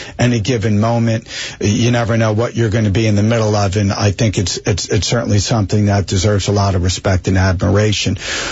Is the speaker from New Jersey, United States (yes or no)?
yes; Springfield, New Jersey, United States; And like I said, I grew up in Springfield, so Union County is my roots as well.